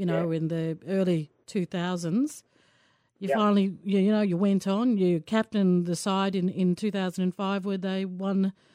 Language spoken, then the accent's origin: English; Queensland, Australia; now in Brisbane, Australia; I remember when I first moved down to Brisbane, I'm from the Torres Strait, so even smaller community than Mount Isa or Townsville